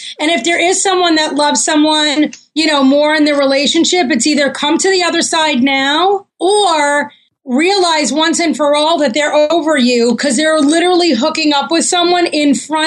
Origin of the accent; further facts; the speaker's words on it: Farmingdale, New York, United States; now in Los Angeles, United States; And it's funny, everyone out here in LA refers to it as that island I come from.